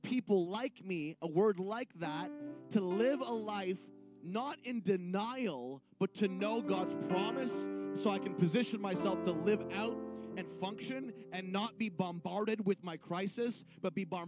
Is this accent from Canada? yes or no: yes; Canada; I know we're all Canadian probably in this room.